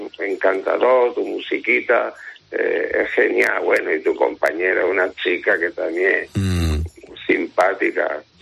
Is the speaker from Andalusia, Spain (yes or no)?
yes; Seville, Andalusia, Spain; Yo no soy de nacimiento, yo soy sevillano, ¿no?